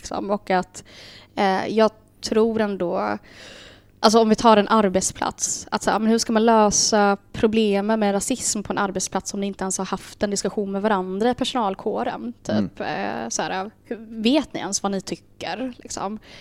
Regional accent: Sweden; Anledningen till att jag gnäller på Sverige är för att jag är svensk.

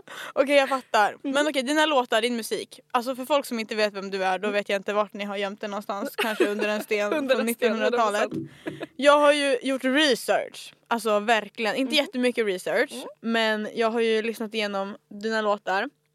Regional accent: Umeå, Västerbotten County, Sweden; Jag är från Umeå.

